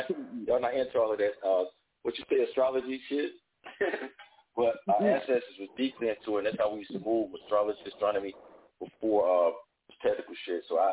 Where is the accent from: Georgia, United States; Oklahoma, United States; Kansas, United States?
Georgia, United States; Athens; I'm originally from Athens, Georgia.